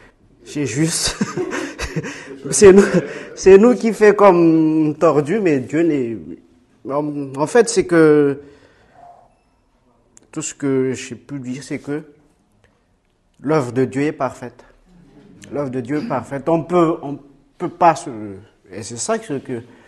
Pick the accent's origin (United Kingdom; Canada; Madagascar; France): Madagascar; Moi, je suis un petit malgache de Madagascar